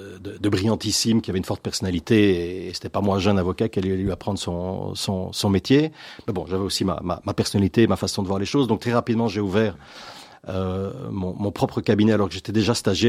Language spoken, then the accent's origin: French; Etterbeek, Brussels-Capital Region, Belgium; Oui, je suis belge, bruxellois, né à Etterbeek.